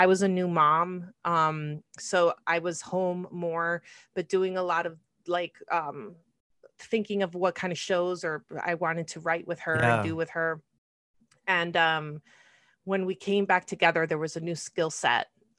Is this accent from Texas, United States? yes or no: no; Florida, United States; I'm from South Florida. Like, it ain't nothing like the Midwest.